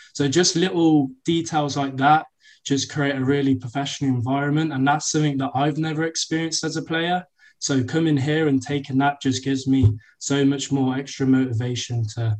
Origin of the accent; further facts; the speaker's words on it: Rugby, West Midlands, United Kingdom; So I'm from Rugby in the UK.